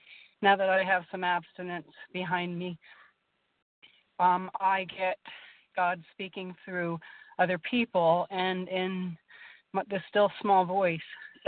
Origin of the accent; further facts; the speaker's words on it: Pennsylvania, United States; I'm from Pennsylvania.